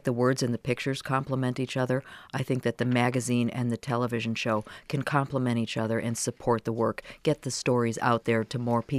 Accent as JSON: {"language": "English", "town": "Ann Arbor", "region": "Michigan", "country": "United States", "tie": "born or raised there", "said": "I don't know how that's going to go over with this audience, but I grew up in Ann Arbor."}